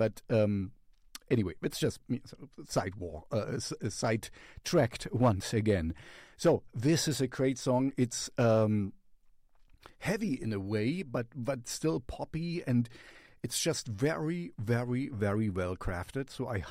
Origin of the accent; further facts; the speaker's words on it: Helsinki, Uusimaa, Finland; English is a second language; We are from Helsinki, from Finland.